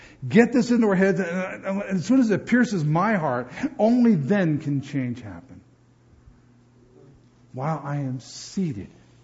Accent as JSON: {"language": "English", "region": "New Jersey", "country": "United States", "said": "I'm from New Jersey. I call home. My brother doesn't know me anymore. Do I have a New Jersey accent?"}